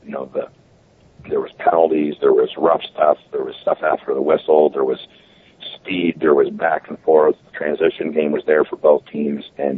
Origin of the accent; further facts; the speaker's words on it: Canada; I grew up in Canada and I've been a Maple Leafs fan since I was like 5 years old, and still am.